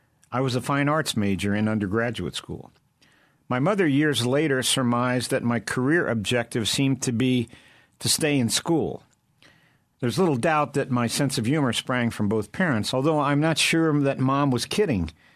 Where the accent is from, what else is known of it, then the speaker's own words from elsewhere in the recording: Apple Creek, Ohio, United States; also born or lived in Brooklyn, United States; I was born in Brooklyn, New York, and … in the Roman Catholic Church. In my early grade school years, my family moved to Apple Creek, Ohio